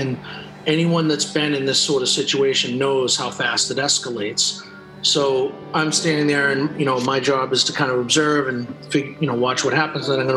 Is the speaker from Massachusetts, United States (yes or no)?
yes; Brockton, Massachusetts, United States; she was from Bridgewater, which I'm from Brockton.